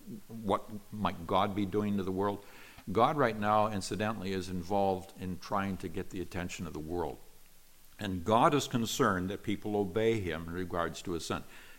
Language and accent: English; United States; born there; Now, I am an American. I was born an American. I'm very grateful for the rights and the liberties that we have in our country.